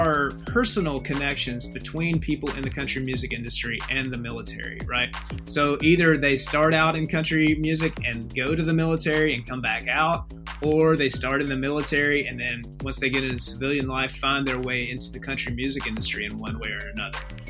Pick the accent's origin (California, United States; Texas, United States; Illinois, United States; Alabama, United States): Alabama, United States; in a very small town in North Alabama that's not far from Huntsville. And many of the people that I grew up around worked in Huntsville.